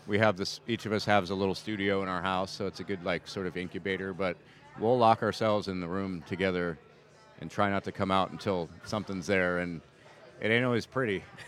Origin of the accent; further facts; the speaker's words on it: New York, United States; I'm like, and I grew up in New York